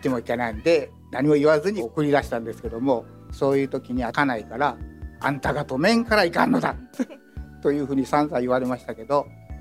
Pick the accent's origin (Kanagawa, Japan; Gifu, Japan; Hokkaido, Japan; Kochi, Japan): Gifu, Japan; now in Toyama, Japan; やっと岐阜に、まあ、生まれ育ったところに住居を構えました。それで岐阜に行きました。